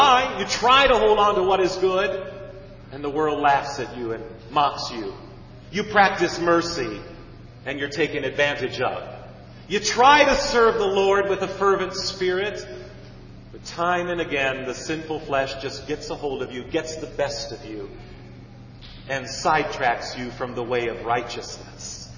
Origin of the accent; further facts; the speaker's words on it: Iowa City, Iowa, United States; And he did that in my hometown at a pro-am in Iowa City.